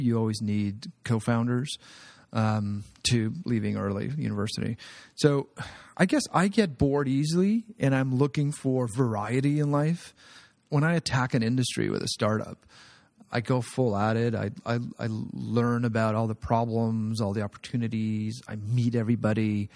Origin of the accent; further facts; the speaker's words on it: Ottawa, Ontario, Canada; moved away as an adult; I came from Ottawa. I'm a Canadian. And then I moved to the Valley. I spent 4 years there.